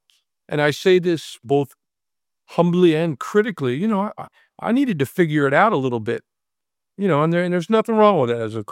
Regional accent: Boston, Massachusetts, United States; Way, I'm from Boston.

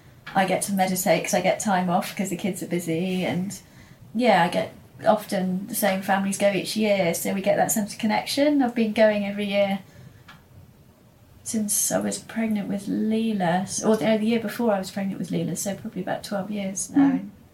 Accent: South West England, United Kingdom; growing up in Devon, I'm very much into that side of things

